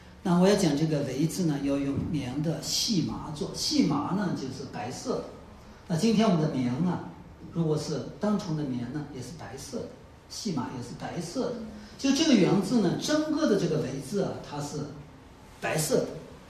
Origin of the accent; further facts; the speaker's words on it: Northwest China, China; accent: Northwestern Chinese; 不好意思啊，这个西北人这个四声乱用